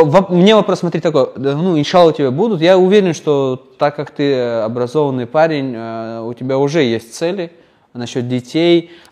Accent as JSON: {"language": "Russian", "country": "Uzbekistan", "said": "я узбек, но я не знаю, если честно."}